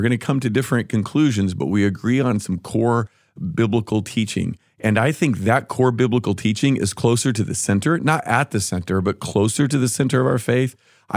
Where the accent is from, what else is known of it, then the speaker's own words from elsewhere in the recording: United States; And so I think I grew up in a very nationalistic age in which I took a lot of pride in being an American.